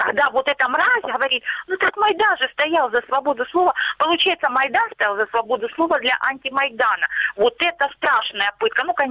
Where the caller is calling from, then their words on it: Luhansk Oblast, Ukraine; Луганщина.